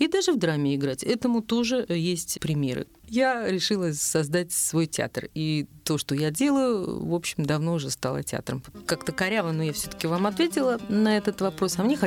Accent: Saint Petersburg, Russia; Но я не хотела уезжать из родного города, я петербурженка.

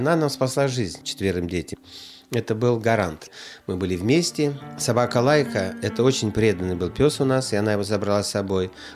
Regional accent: Yekaterinburg, Sverdlovsk Oblast, Russia; born there; also born or lived in Moscow; Я родился вообще в Свердловске. Родился, как ни странно, 1 июня, в День защиты детей.

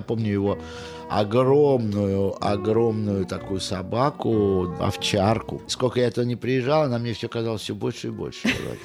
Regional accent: Siverskaya, Leningrad Oblast, Russia; Мое детство прошло в Сиверской.

